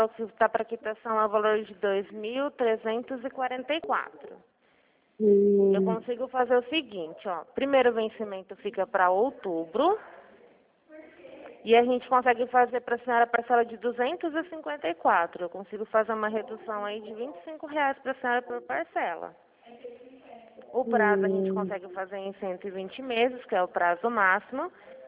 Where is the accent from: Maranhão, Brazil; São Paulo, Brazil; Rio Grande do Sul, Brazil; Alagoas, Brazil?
São Paulo, Brazil; Araçatuba; eu sou aqui de Araçatuba.